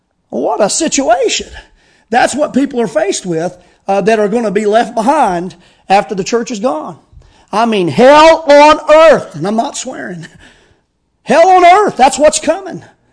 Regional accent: United States; it is frustrating as an American and such

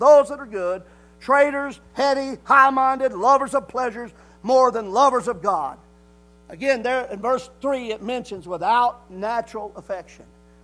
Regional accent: Appalachia, United States; I was raised in the South. And I'm not talking about the deep South. We're in the Appalachian. I love the Appalachian area. This is home.

